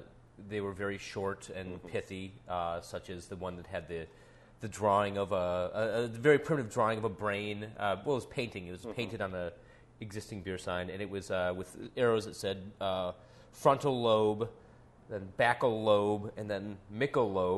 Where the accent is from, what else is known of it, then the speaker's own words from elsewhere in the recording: Wisconsin, United States; I grew up 7 miles outside of a town of 5,000 people, halfway between Madison, Wisconsin, and La Crosse, Wisconsin. So it was literally, you know, 70 miles away from nowhere, pretty much.